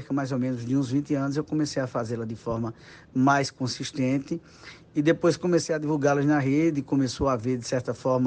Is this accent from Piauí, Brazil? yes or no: no; Caruaru, Pernambuco, Brazil; Eu sou de Caruaru, né? Uma cidade que tem na feira a sua grande tradição